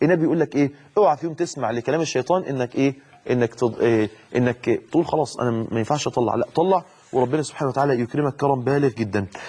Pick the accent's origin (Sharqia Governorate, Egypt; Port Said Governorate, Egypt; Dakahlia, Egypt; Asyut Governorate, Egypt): Dakahlia, Egypt; Mansoura; رغيف مثلا بخمسه ساغ عندنا في المنصوره في مصر